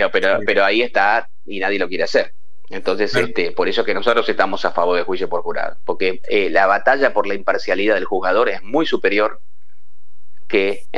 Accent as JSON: {"language": "Spanish", "region": "Buenos Aires", "country": "Argentina", "said": "Yo soy porteño, me imagino que vos también"}